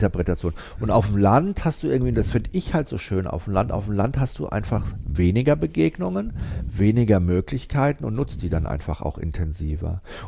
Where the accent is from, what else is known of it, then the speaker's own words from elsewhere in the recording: Northern Germany, Germany; Diese Leute sind anders und bei uns in Norddeutschland ist natürlich auch so, da sind sie ja auch manchmal halt ein bisschen so zurückhaltender